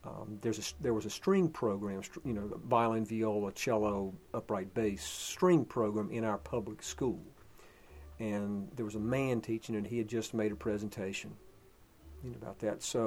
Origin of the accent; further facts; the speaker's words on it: Burlington, North Carolina, United States; Originally from Burlington, North Carolina. Went to school at Appalachian State University in Boone, North Carolina.